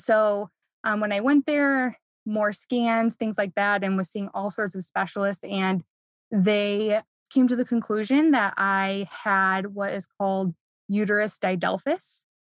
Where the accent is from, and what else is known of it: Midwest, United States; born or raised there